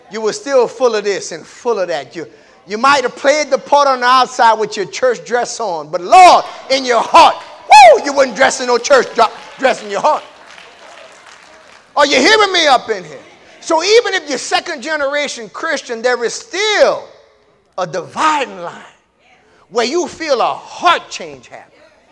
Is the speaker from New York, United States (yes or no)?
no; Lafayette, Louisiana, United States; born there; I was born first time in Lafayette, Louisiana.